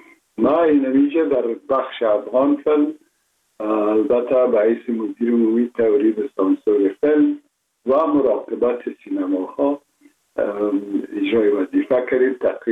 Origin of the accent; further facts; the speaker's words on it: Kabul, Afghanistan; من متولد شهر کابل هستم، اصلا تاجک و از شهر کولی کابل که از پدر از کابل هستم.